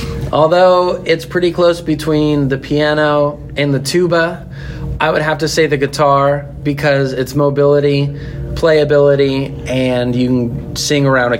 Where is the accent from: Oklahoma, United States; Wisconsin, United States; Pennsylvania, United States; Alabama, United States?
Oklahoma, United States; Tulsa; I grew up here in Tulsa, not too far.